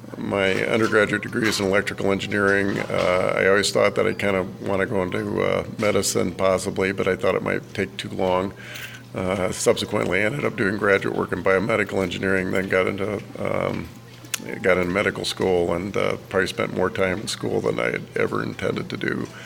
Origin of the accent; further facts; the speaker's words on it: Lamar, Colorado, United States; This is my hometown. They needed a doctor, and so I was coming back.